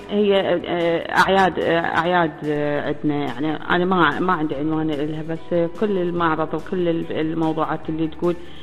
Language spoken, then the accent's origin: Arabic; Iraq; احنا كبيوت عراقية نحب النخلة موجودة ببيتنا دائما،